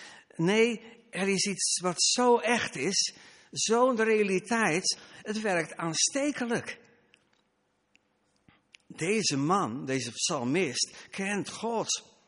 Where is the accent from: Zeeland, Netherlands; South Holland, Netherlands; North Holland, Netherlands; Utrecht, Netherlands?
Zeeland, Netherlands; Middelburg; We komen uit Middelburg. En onze provincie heeft een motto.